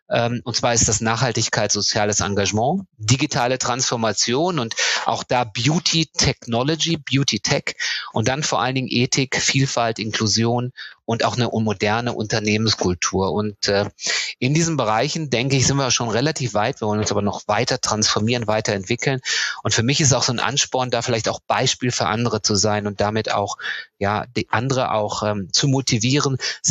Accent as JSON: {"language": "German", "region": "North Rhine-Westphalia", "country": "Germany", "tie": "born or raised there", "said": "Geboren und aufgewachsen bin ich in Ostwestfalen. Ich bin verheiratet, meine Frau ist Holländerin."}